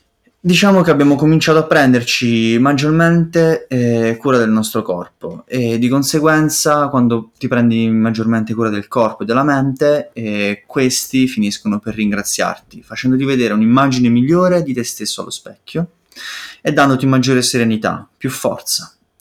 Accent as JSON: {"language": "Italian", "region": "Abruzzo", "country": "Italy", "lives_now": "Rome, Italy", "said": "noi siamo abruzzesi, ma viviamo a Roma da circa 5 anni."}